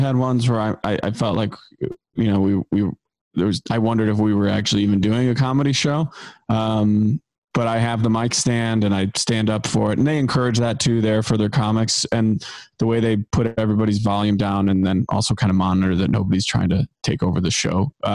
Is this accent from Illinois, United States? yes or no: yes; Rochelle, Illinois, United States; So 8 p.m. Rochelle, Illinois time, my hometown.